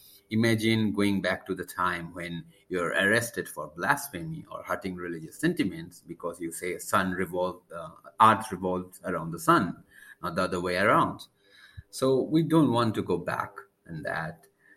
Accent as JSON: {"language": "English", "country": "India", "second_language": "English", "said": "Hello, I am a humanist from India. India is built upon secular values."}